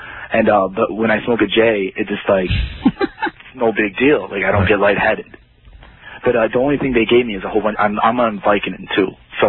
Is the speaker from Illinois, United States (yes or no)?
no; Detroit, Michigan, United States; Yeah, I'm 19. That's correct. I'm from Detroit, representing blah, blah, blah.